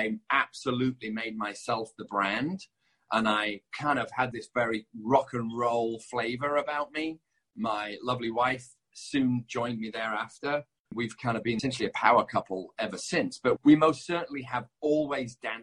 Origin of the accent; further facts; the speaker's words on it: Leeds, Yorkshire and the Humber, United Kingdom; also born or lived in London; I lived in London for 8 years of my life. I'm not from London. I'm from a town called Leeds. But I lived in London for about 8 years